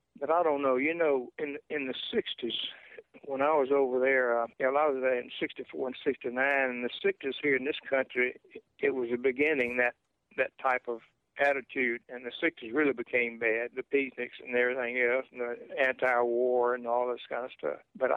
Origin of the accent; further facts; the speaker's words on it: Meridian, Mississippi, United States; I was assigned to a helicopter unit there in my hometown, the same key field I was talking about in Meridian. And I graduated Mississippi State and went to flight school.